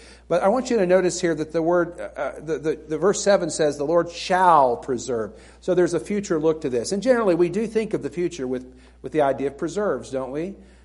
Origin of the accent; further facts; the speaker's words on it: Tornado Alley, United States; I grew up pretty much in Tornado Alley.